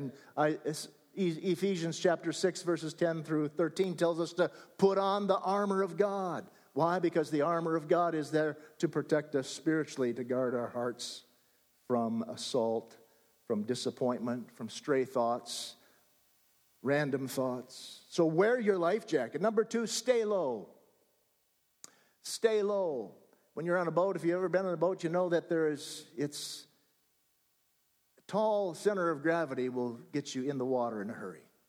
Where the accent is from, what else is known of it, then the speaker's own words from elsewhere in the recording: Minnesota, United States; But anyhow, I was raised in Minnesota and spent a lot of time on the water, in boats, fishing along the shore